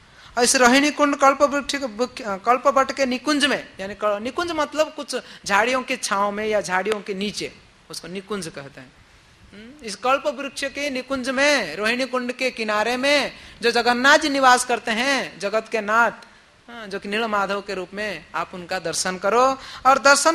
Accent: Odisha, India; हमारे उड़ीसा मतलब मैं उड़ीसा से हूँ इसलिए हमारा उड़ीसा कह दिया गलती से

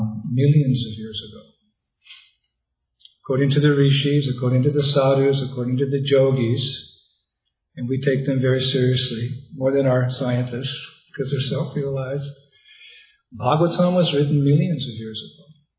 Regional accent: San Francisco, California, United States; Actually, I'm from California. I'm from San Francisco. It's very nice to come back home

